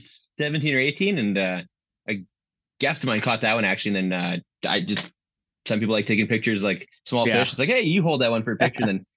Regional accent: Saskatchewan, Canada; I'm born and raised in Saskatchewan, Canada. I lived here my whole life. Worked kind of all over, mostly in Saskatchewan, but I've done some work in the Northwest Territories as well.

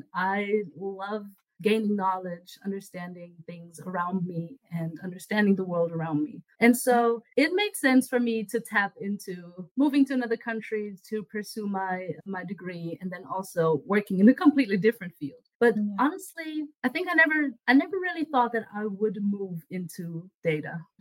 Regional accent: Hesse, Germany; moved away as an adult; now in Vienna, Austria; Originally, I'm from Germany. From a pretty small town close to Frankfurt. And then I did my bachelor's in Stuttgart.

